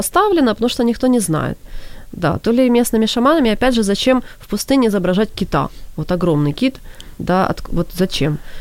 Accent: Ukraine; ну, я, по крайней мере, как украинка

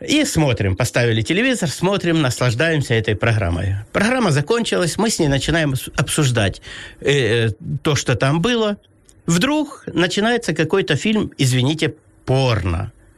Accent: Pervomaisk, Luhansk Oblast, Ukraine; moved away; мы уехали в 2002 году из Первомайска, с Луганской области.

